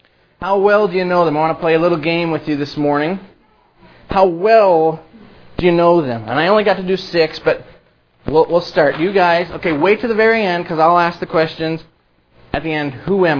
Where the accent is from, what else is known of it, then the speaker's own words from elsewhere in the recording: Dubuque, Iowa, United States; I was born and raised in Dubuque in a huge family. I ended up marrying another girl from a well-known family in Dubuque.